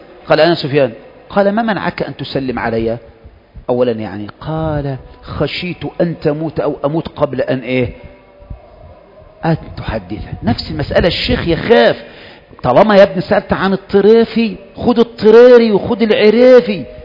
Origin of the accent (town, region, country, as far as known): Egypt